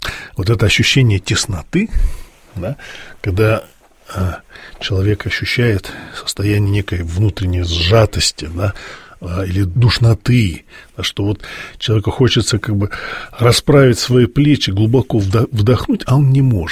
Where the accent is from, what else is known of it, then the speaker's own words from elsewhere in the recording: Kislovodsk, Stavropol Krai, Russia; also born or lived in Almaty, Kazakhstan; я родился в Алма-Ате, большую часть жизни прожил в Кисловодске, но мы постоянно ездили туда-обратно, а в Алма-Ате у нас была квартира, обычная хрущевка на первом этаже.